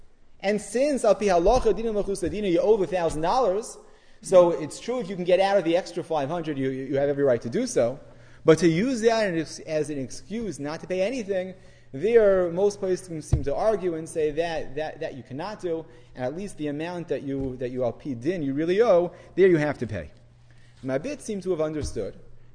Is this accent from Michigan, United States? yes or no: no; New Jersey, United States; Now, I'm saying that even though I'm from New Jersey.